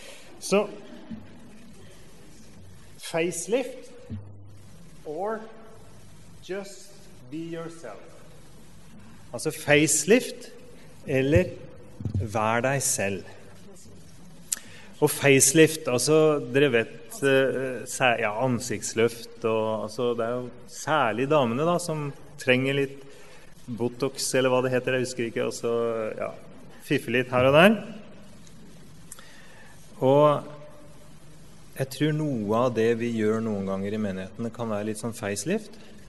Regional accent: Buskerud, Norway; Vi hadde et ordtak i bygda hjemme i Hallingdal

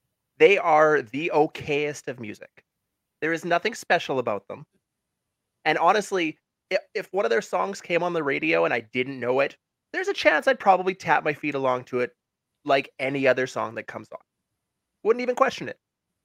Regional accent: Saskatchewan, Canada; Because we're supposed to love them because I'm from Saskatchewan.

